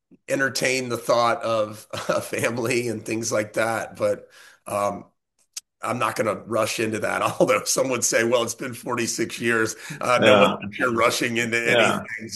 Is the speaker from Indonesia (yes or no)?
no; South Carolina, United States; I'm from South Carolina and, you're kind of taught, oh, everyone's bad and bad intentions over there.